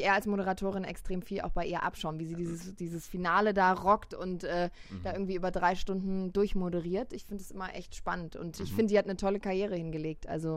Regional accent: Baden-Württemberg, Germany; Ich bin ja im Schwarzwald groß geworden, das heißt auch mit Bergen groß geworden

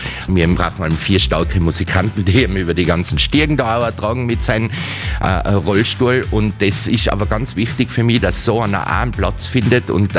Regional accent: Innsbruck, Tyrol, Austria; born there; Ich bin ein gebürtiger Innsbrucker, ich wohne nicht weit vom Dez, das kennen viele Leute.

